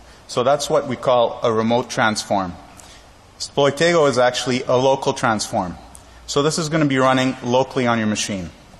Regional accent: Canada; I come from Canada.

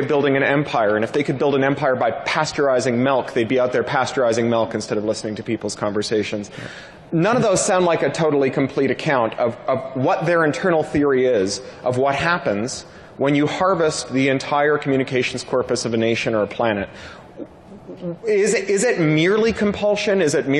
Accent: Canada; now in United Kingdom; as a Canadian who lives in the United Kingdom

